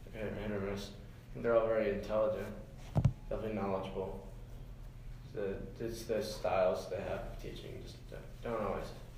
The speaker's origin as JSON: {"language": "English", "region": "New Hampshire", "country": "United States", "said": "I'm from New Hampshire. Yeah. It's a great place."}